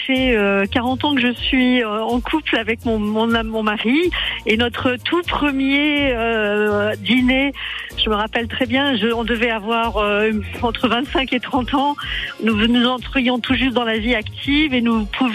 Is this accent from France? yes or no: yes; Strasbourg, Grand Est, France; De temps en temps, je la croise encore en ville, parce que, bien sûr, je suis strasbourgeoise.